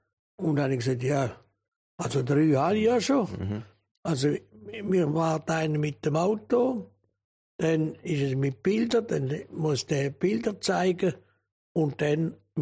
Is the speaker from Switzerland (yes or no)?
yes; Bern, Switzerland; Ja, Bern, am Berner Oberland, das ist ja noch ganz weit außerhalb von der Stadt Bern, oder?